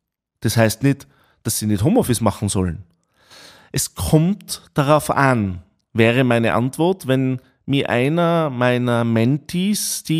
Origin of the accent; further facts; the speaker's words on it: Tyrol, Austria; besonders in meinem Heimatland in Tirol